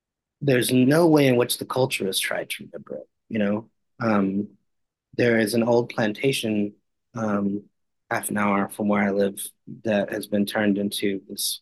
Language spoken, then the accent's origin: English; Oklahoma, United States; Maybe a stupid thing to say, but growing up in Oklahoma, I didn't really think of it as part of the South.